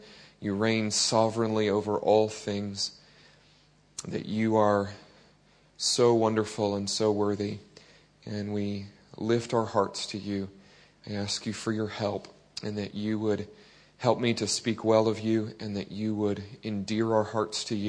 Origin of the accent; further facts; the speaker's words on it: United States; I pray that you will bear with my abrasive American accent for a little while